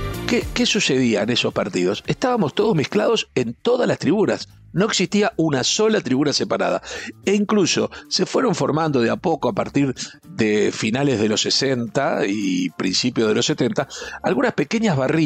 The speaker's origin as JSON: {"language": "Spanish", "country": "Uruguay", "said": "Como uruguayo, yo viajé mucho y siempre me enorgullecía, y este es el problema que tenemos los uruguayos que hemos pasado los 60 años"}